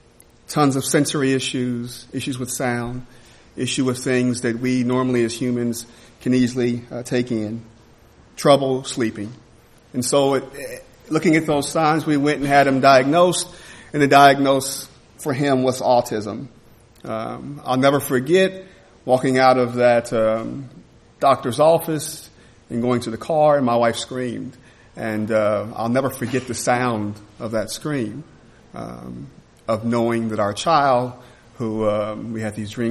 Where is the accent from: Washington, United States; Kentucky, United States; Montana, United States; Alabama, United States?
Alabama, United States; moved away as an adult; now in Minnesota, United States; We came from Alabama, and we're really enjoying it here in Minnesota.